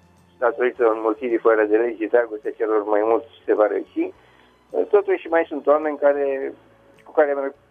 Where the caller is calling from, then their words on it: Bucharest, Romania; din București.